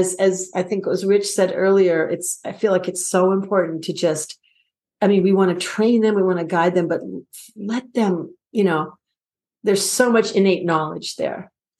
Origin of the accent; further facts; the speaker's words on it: Seattle, Washington, United States; I grew up in Seattle and there was the all city choir.